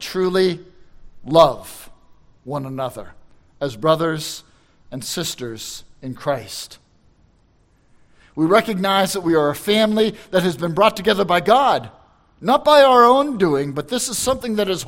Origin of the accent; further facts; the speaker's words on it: Pittsburgh, Pennsylvania, United States; North Dakota, okay, I'm from Pittsburgh, nice to meet you.